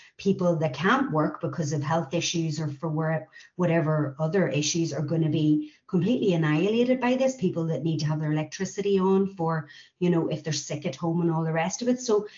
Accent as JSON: {"language": "English", "region": "Northern Ireland", "country": "United Kingdom", "tie": "born or raised there", "said": "rural communities, like I grew up in Tyrone in the middle of nowhere, well, just outside a well-known, very working class town."}